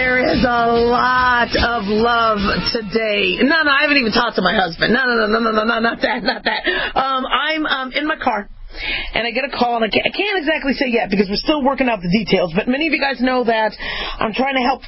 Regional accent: Phoenix, Arizona, United States; also born or lived in Los Angeles; You know, and then I, you know, was born in L.A., and I'm in L.A. all the time, so I know L.A. I grew up also in Phoenix, so I know Phoenix really well.

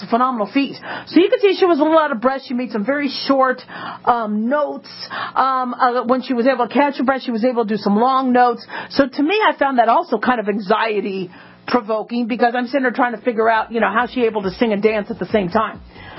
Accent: California, United States; not because I'm so much a Ravens fan. I come from California. I should have been a fan of the 49ers

